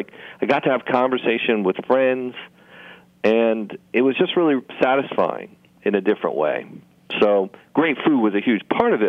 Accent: Los Angeles, California, United States; now in New York, United States; I grew up in Los Angeles. I have friends from California coming to New York all the time

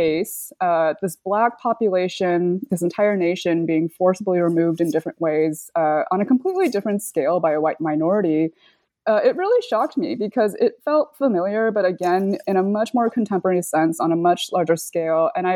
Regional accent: California, United States; But I grew up in California, and in the 1990s, it does seem like this special era of like peak multicultural colorblindness

